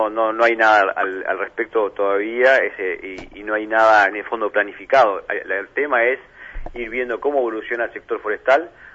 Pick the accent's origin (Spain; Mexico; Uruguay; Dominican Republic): Uruguay; acá todos somos uruguayos los que estamos en la compañía